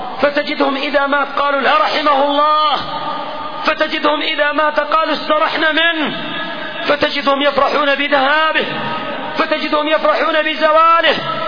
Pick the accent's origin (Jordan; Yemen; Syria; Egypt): Yemen; فبدأ الشر إلى بلادنا اليمن